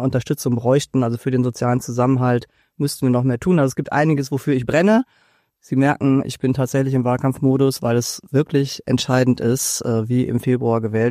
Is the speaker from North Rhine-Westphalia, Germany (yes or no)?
no; Berlin, Germany; Ich als Berlinerin hatte auch schon in diesem Jahr einen Winterwahlkampf